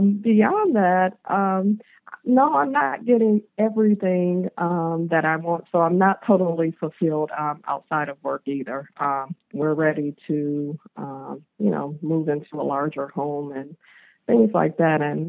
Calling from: Charlotte, North Carolina, United States; I am calling from Charlotte, North Carolina.

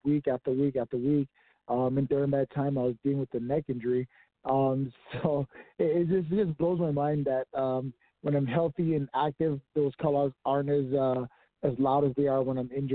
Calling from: Denver, Colorado, United States; Denver, Colorado.

